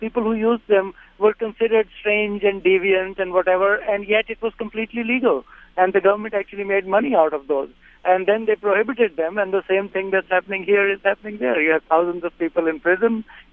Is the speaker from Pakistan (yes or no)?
yes; Pakistan; moved away; I am an immigrant from Pakistan, and when I was growing up, we had legal drugs, and they were available in shops.